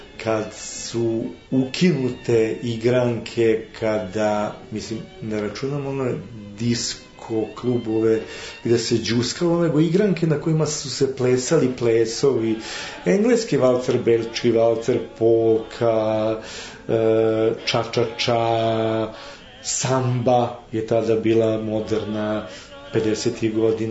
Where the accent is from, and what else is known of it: Dobanovci, Vojvodina, Serbia; born or raised there